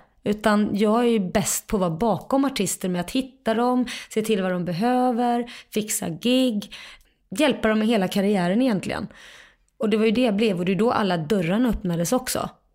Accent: Kalmar, Kalmar County, Sweden; also born or lived in Lund / Jerusalem; Och det föddes jag i Lund, för mamma bodde i Lund och de träffades i Lund. Han var där och studerade. Sen flyttade de till Jerusalem, så där bodde jag fram och tillbaka mellan Kalmar och Jerusalem de första två åren. Sen flyttade de tillbaka till Kalmar på heltid

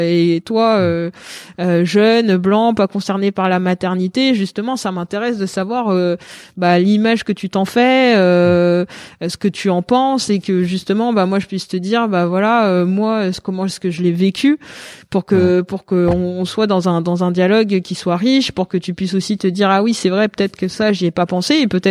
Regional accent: Paris, Île-de-France, France; Et comme je suis parisienne

